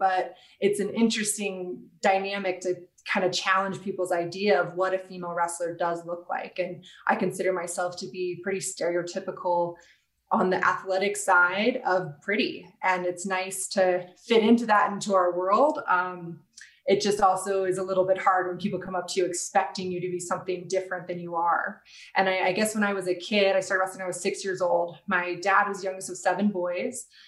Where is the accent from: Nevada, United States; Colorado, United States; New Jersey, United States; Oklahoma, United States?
Colorado, United States; Denver; So I actually am born and raised in Denver. So this is actually home for me.